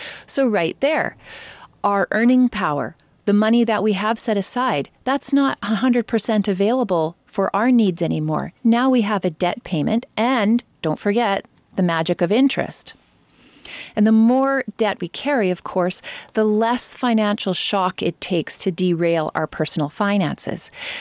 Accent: Canada; which could negatively affect us as Canadian consumers.

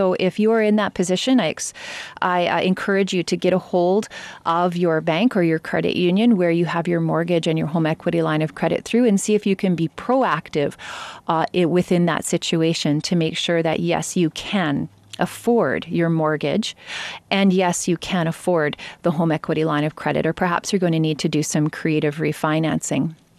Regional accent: Canada; which could negatively affect us as Canadian consumers.

